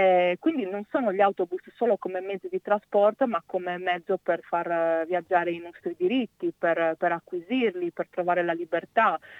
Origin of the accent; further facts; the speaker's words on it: Sardinia, Italy; io provengo da una famiglia che, come potrete sentire, sono sarda, quindi che aveva un'azienda, una ditta di autobus gran turismo.